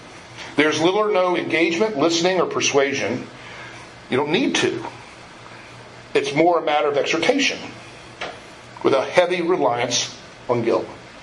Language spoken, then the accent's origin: English; Georgia, United States; I grew up in Georgia.